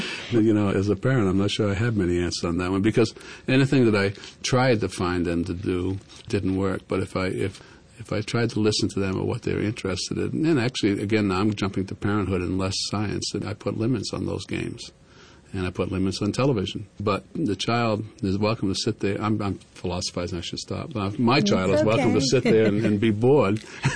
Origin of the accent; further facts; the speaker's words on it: Boston, Massachusetts, United States; accent: Boston; now in Montana, United States; My Boston accent aside, I live in Montana most of the time